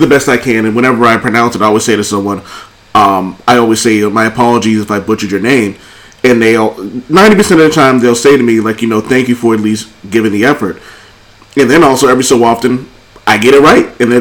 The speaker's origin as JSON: {"language": "English", "country": "United States", "said": "I apologize, I am very American."}